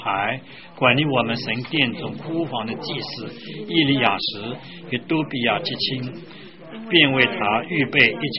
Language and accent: Chinese; China; now in Canada; 好像我们中国人呢、啊，到加拿大来住了之后，我们的儿女怎么样？就不会说中国话了。